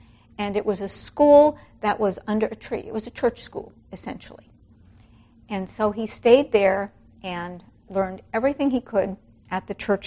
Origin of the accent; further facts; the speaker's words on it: New York City, New York, United States; And I grew up in the Bronx and hadn't been back to New York for more than a decade.